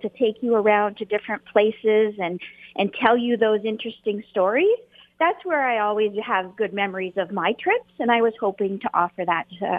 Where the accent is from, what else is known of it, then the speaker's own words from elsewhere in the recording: Ontario, Canada; I grew up in Perth County, so I have an awareness and a passion for history